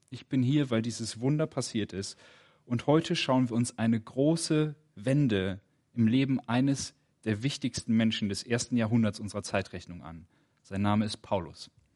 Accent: Wuppertal, North Rhine-Westphalia, Germany; born there; Ich bin 1989er Jahrgang im April geboren, also noch vor dem Mauerfall. Allerdings in Wuppertal in NRW

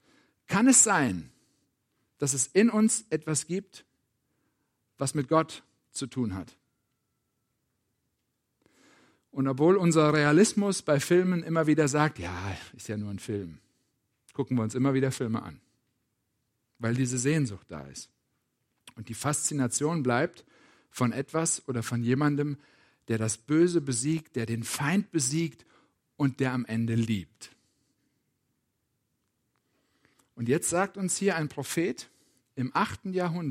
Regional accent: Potsdam, Brandenburg, Germany; kam ich mir als Potsdamer schon so ein bisschen vor wie Bethlehem. Klein und unbedeutend.

